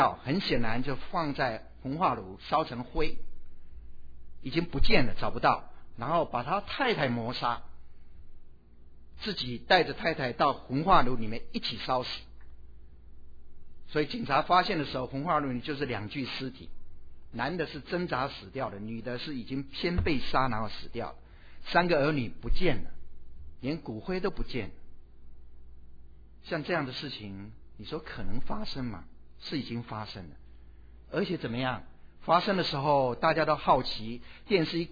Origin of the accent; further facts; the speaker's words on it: Taiwan; first language Taiwanese Hokkien; moved away; 很想了解台湾。离开24年，真的很多很多事情都不知道，甚至他们讲的一些的话语我都不懂。不要讲说台语，我的母语